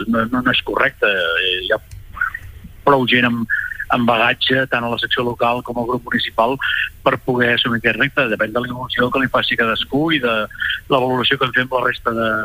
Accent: Torroella de Montgrí, Catalonia, Spain; a tots els que som de Torroella

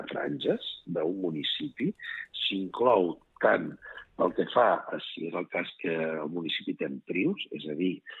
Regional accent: Catalonia, Spain; jo soc de la Garrotxa

